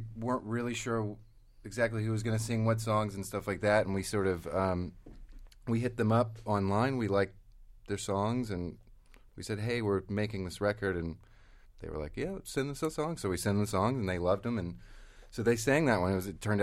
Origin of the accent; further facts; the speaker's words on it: Memphis, Tennessee, United States; I grew up in Memphis, Tennessee, so I grew up mostly around R&B, 60s, Stax, and sort of 50s rock and roll as well